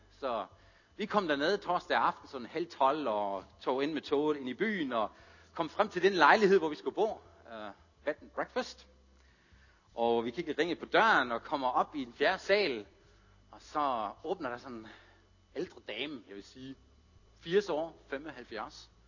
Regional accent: Germany; Danish is a second language; Og jeg er jo tysker stadigvæk, selvom jeg sagde, at vi er dansker, så indeni slår mit tyskerhjerte.

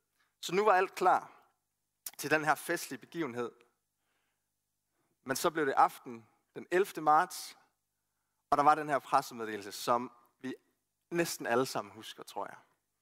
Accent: Randers, Central Denmark Region, Denmark; Jeg er fra Randers, og det er jeg super stolt af.

